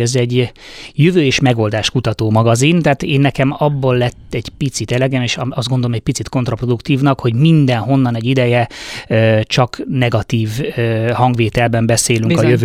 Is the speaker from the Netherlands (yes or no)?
no; England, United Kingdom; vezethető vissza, hogy én Angliában voltam gyerek, ott a BBC-n, David Attenborough természetfilmeken nőttem föl